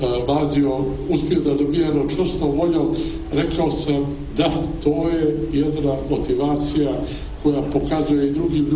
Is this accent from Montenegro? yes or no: yes; Bar, Bar Municipality, Montenegro; Ja sam se družio sa paraolimpijcima i u mome rodnom gradu Baru